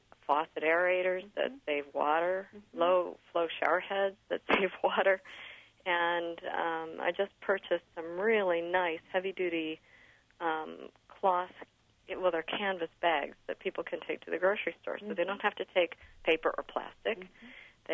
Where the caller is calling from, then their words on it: Champaign, Illinois, United States; I'm calling in from Champaign.